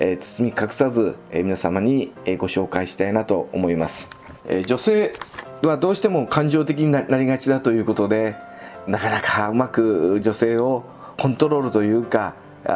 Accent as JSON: {"language": "Japanese", "town": "Nagoya", "region": "Aichi", "country": "Japan", "tie": "born or raised there", "said": "実は皆さん、私は生まれも育ちも名古屋でございます。"}